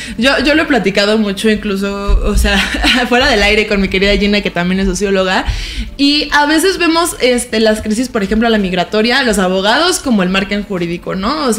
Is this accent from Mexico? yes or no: yes; Mexico; son una cuestión de cosas que nos competen a todos como mexicanos